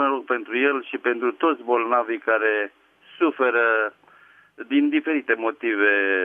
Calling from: Titu, Dâmbovița, Romania; Bună seara, sunt din Titu, Dâmbovița.

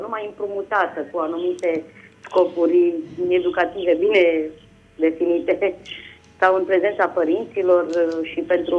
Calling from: Bolintin, Giurgiu County, Romania; din Bolintin.

